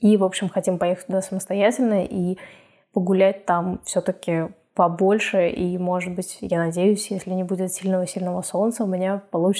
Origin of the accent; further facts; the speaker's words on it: Saint Petersburg, Russia; особенно если вы из такого плоского города, как я, типа как из Санкт-Петербурга.